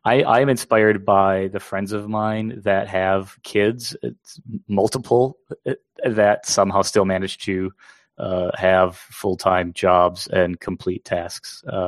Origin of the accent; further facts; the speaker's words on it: Wisconsin, United States; And, you know, I'm from Wisconsin, so cheese curds in general are hard to avoid.